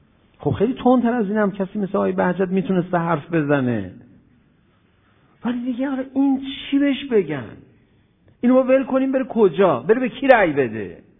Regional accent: Tehran, Tehran Province, Iran; گفتم آقا بس که ما تهرانی هستیم، ما هنوزم جوونیم، درست حرف بزن.

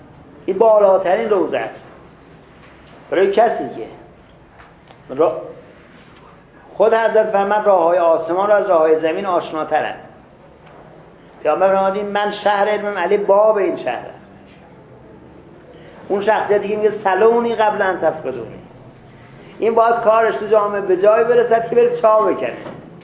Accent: Iran; خیلی فرق کنه که بعد قیافه فهمید که ما ایرانی هستیم

